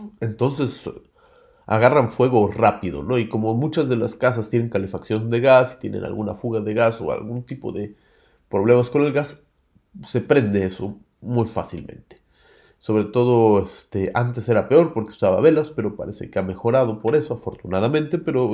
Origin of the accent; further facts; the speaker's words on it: Mexico City, Mexico; uno viene del hoyo, de la Ciudad de México, no vengo de Tepito, yo soy de Coyoacán, eso sí, pero pues uno viene de ese monstruo que es la Ciudad de México